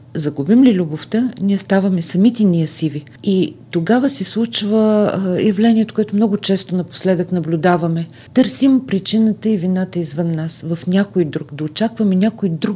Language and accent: Bulgarian; Asenovgrad, Plovdiv Province, Bulgaria; Аз съм родом от Асеновград. Това е един малък и много различен от другите градове.